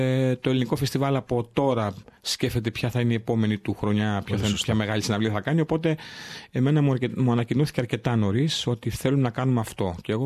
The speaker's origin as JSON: {"language": "Greek", "town": "Herso", "region": "Central Macedonia", "country": "Greece", "said": "Εγώ όταν ξεκίνησα από το χωριό μου, το ακριτικό χωριό, κατάγομαι από το Κιλκίσα, από ένα χωριό που λέγεται Χέρσο και είναι επίκαιρο αυτή την εποχή γιατί έχει hot spot εκεί το χωριό μου."}